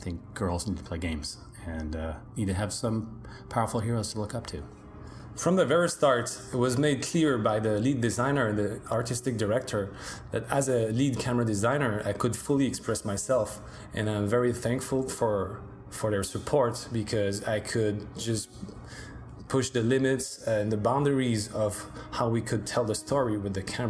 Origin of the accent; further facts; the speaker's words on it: Canada; first language French; English is a second language; I was living in Montreal, you know, and we have our families there and friends, and we speak French. This is our first language. We're French Canadian.